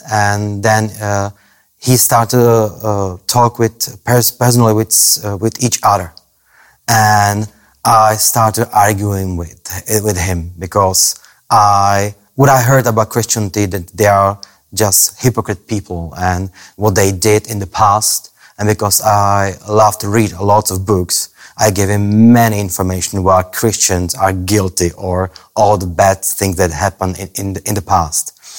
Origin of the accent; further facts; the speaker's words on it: Czechia; English is a second language; I was born in an atheistic family under the communism. So nobody taught us about God, about Jesus.